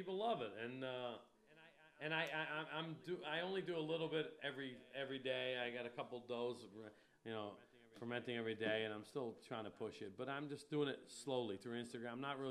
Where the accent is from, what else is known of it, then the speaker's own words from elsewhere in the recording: New Canaan, Connecticut, United States; Then we moved from 72 to 95, where I grew up on Forest Street. And it was an old New Canaan. It was a couple old school black families.